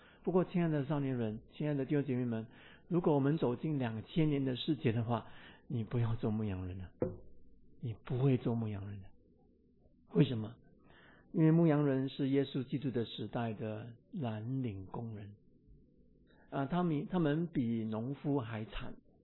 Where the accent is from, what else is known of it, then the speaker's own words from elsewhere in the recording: Singapore; 其实我们新加坡人邀约他们进来，他们心中很感动的。